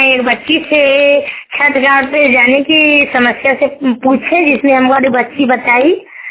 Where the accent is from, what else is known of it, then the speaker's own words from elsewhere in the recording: Gurmunda, India; नाम मेरा गांव गांव है गुरमुंडा